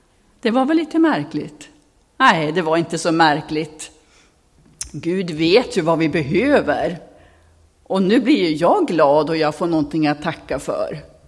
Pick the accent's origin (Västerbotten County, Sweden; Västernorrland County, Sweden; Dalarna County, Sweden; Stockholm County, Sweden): Västerbotten County, Sweden; now in Nybro, Sweden; Vi sjöng den nog hemma i Västerbotten bland sångarna. Och den här har jag hemma, har jag hittat det hemma också i där vi bor nu i Nybro.